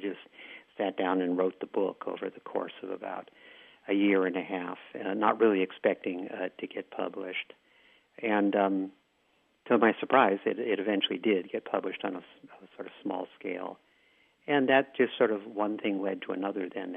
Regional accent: California, United States; I grew up in the Bay Area, loving to read.

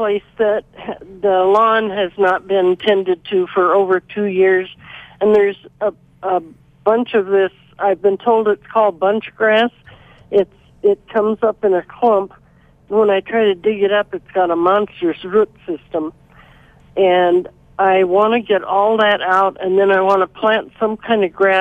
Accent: Silver City, New Mexico, United States; I'm not from Las Cruces. I'm from Silver City, so I'm not familiar with Horse and Hound.

